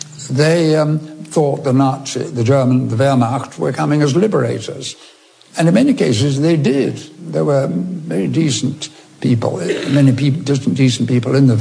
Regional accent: England, United Kingdom; born there; My father was born in Moscow, but I was born in England.

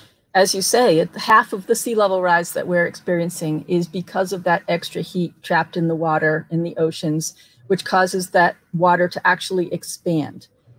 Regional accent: New England, United States; I mean, I'm from New England and we talk about snowstorms a lot up there

